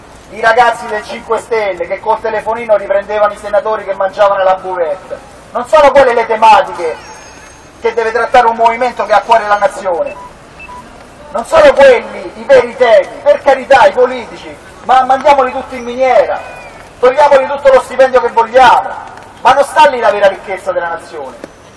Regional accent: Umbria, Italy; also born or lived in Rome; questa splendida regione dove io sono cresciuto, fra l'altro sono nato a Roma, ma sono cresciuto proprio qui, in mezzo a queste montagne, perché i miei nonni all'epoca si emigrava da Roma per venire in Umbria a lavorare alle acciaierie

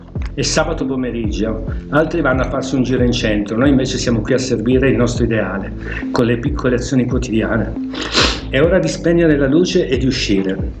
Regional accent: Montagano, Molise, Italy; born there; sono nato a Montagano, un comune con poco più di un migliaio di anime nei pressi di Campobasso, l'11 settembre del 1959.

